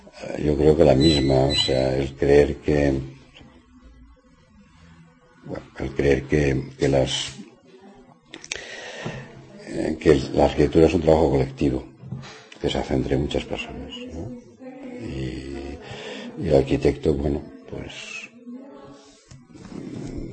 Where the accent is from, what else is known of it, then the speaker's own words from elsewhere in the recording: Barcelona, Catalonia, Spain; mi infancia me había recorrido en Gracia, había nacido en Gracia